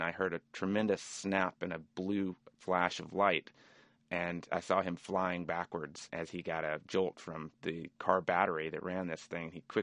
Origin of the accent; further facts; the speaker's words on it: Birmingham, Alabama, United States; now in New York, United States; Well, as a kid, I grew up in Birmingham, and I always wandered through this vast maze of RVs outside the stadium.